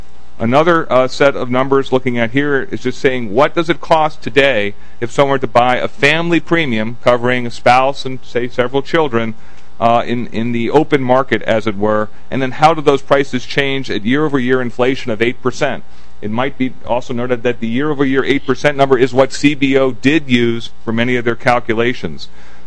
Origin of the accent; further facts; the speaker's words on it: East Coast, United States; I grew up in the East Coast.